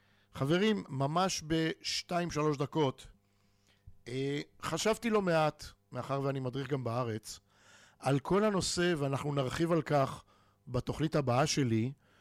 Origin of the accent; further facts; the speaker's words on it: Kfar Saba, Central District, Israel; אני יליד כפר סבא, אני תושב כפר סבא, אני מחלק את זמני בארץ ובחול